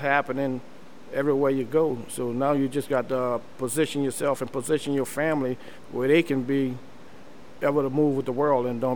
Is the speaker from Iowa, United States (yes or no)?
no; New Orleans, Louisiana, United States